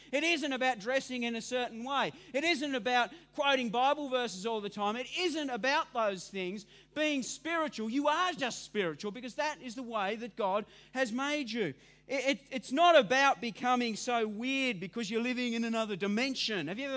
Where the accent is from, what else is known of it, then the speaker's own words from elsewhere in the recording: Devonport, Tasmania, Australia; seemed so disconnected from the people that I grew up with in East Devonport